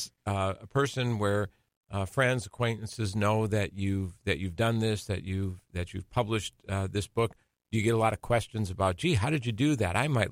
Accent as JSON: {"language": "English", "town": "Racine", "region": "Wisconsin", "country": "United States", "tie": "born or raised there", "said": "as someone who I grew up in the Racine area. We're both Park Panthers, by the way"}